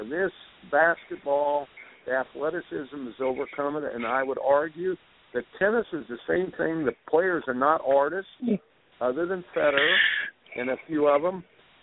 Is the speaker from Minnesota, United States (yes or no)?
no; Indiana, United States; And, look, I grew up in Indiana basketball.